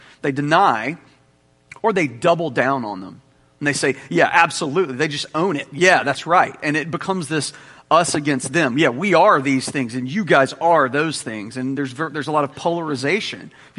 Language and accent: English; United States; How dare you stereotype me as an American?